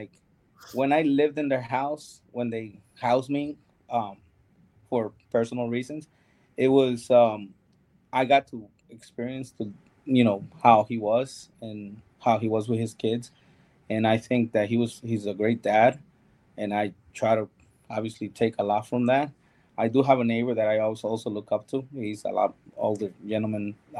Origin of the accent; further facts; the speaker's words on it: New York, United States; And obviously, like I said, as a New Yorker, a Yankee fan.